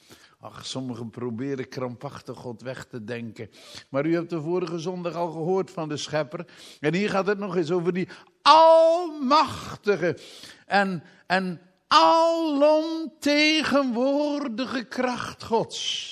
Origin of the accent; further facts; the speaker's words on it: Rilland, Zeeland, Netherlands; Ik herinner me dat ik als kind hier in Rilland over de hoofdweg liep.